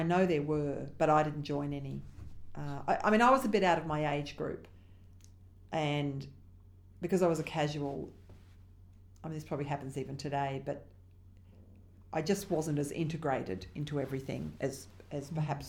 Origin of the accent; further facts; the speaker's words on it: Queensland, Australia; So we grew up in Bill Hayden's electorate. Very strong Labor electorate.